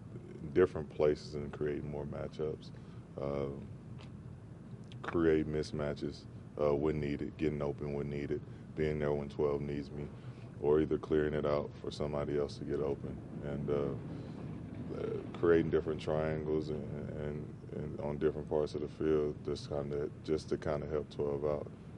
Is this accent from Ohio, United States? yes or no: no; Atlanta, Georgia, United States; So, you know, I grew up on the Falcons. Everybody around there grew up on the Falcons. That's kind of all you know in Atlanta. That's the only team we really got.